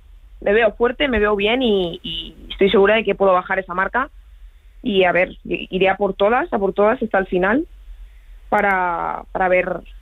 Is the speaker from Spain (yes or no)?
yes; Zaragoza, Aragon, Spain; moved away; Cuando me fui sí que eché mucho de menos a... Al final a mi ciudad natal, donde pues tengo pues mis amigos, todo.